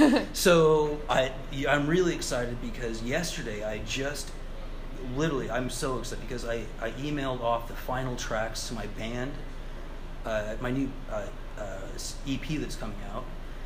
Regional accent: Canada; they were like … because I'm Canadian also, and he's great in Canada.

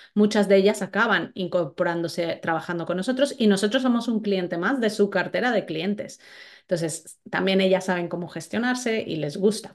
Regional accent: northern Mexico, Mexico; yo soy mexicana y crecí muy cerca de Estados Unidos

